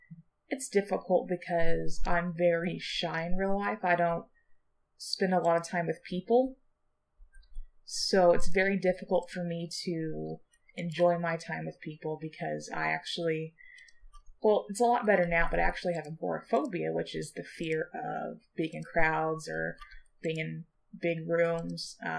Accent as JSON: {"language": "English", "region": "Texas", "country": "United States", "tie": "born or raised there", "said": "For those who don't know, I'm actually Texan. I live in Texas currently, and I've always lived in Texas."}